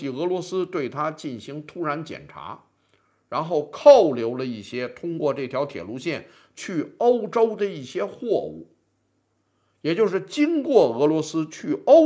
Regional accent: Beijing, China; accent: Beijing; 这就用我们北京话说

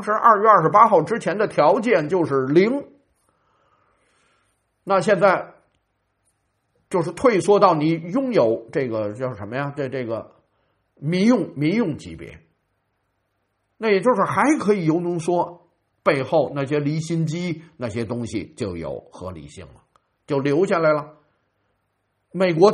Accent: Beijing, China; accent: Beijing; 用我们北京话说，连边都不挨着

